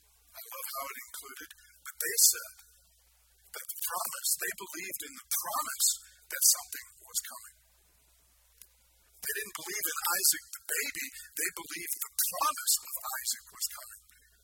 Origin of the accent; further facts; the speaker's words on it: Bisbee, Arizona, United States; I just moved from my hometown, this big, huge move, 24 miles away to another town.